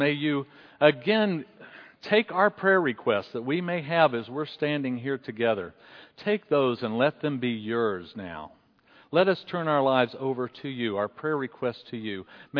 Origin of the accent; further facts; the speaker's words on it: West Virginia, United States; I'm just going to share what happened with me growing up with our family in West Virginia. We lived out in the country